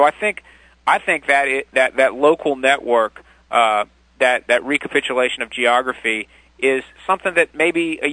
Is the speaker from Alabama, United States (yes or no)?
no; North Carolina, United States; Well, I live here in my hometown. I have a life and a career that is not in North Carolina